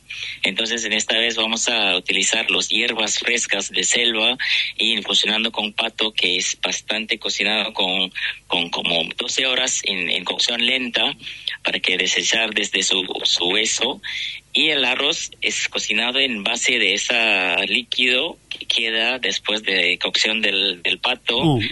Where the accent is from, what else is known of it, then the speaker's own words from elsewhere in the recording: Malaysia; Spanish is a second language; soy de nacionalidad de Malasia.